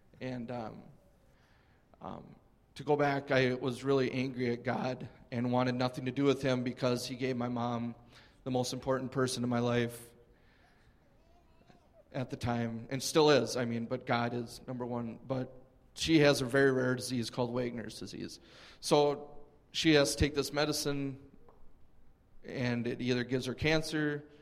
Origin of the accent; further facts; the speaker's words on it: Madison, United States; I was born and raised here in Madison.